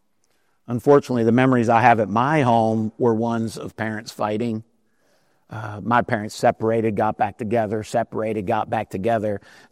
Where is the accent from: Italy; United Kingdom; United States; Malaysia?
United States; Baltimore, Maryland; I'm from South Baltimore.